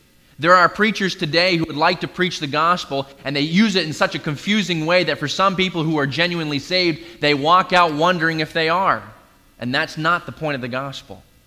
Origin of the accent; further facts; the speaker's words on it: Maine, United States; moved away as an adult; also born or lived in Wisconsin; Originally, I grew up in Maine. That's where I came from. Then moved to Wisconsin, where I got married there, went to Bible college